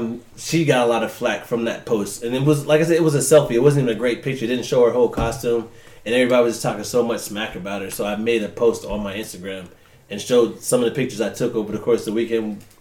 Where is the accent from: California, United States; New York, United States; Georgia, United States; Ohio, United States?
Georgia, United States; Hinesville; also born or lived in Atlanta, United States; No. If you weren't stationed on Fort Stewart, you wouldn't even know my hometown existed.